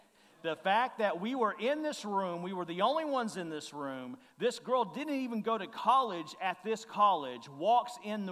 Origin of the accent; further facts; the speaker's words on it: Texas, United States; I said, well, we're from Texas. We're evangelical Christians.